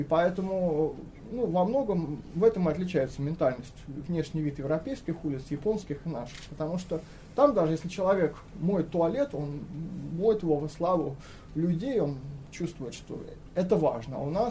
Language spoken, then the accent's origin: Russian; Smolensk, Smolensk Oblast, Russia; я сам из Смоленска